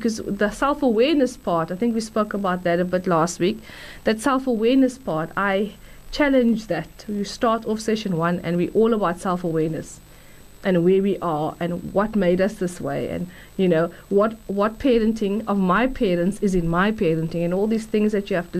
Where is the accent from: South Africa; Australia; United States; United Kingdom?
South Africa; Durban, KwaZulu-Natal; I grew up in Durban, he grew up in Cape Town.